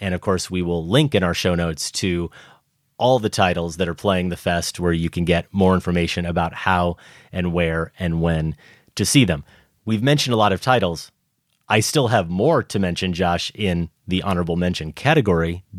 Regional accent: Iowa, United States; You know, growing up in Iowa, Julia Child, never on my radar.

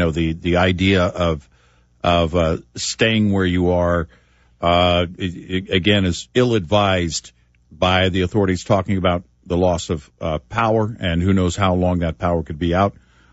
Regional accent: Tornado Alley, United States; Knowing and growing up in Tornado Alley, you understand that often there is little to no warning for those tornadoes

